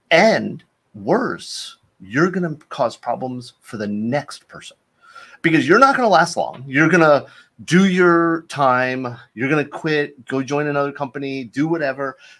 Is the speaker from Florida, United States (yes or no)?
yes; Florida, United States; Yeah. So I mean, I grew up in Florida. We didn't have that stuff.